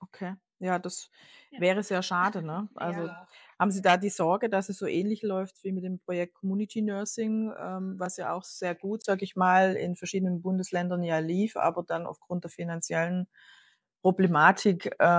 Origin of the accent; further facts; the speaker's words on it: Germany; Bei uns ist es natürlich auch, ich komme ja aus Deutschland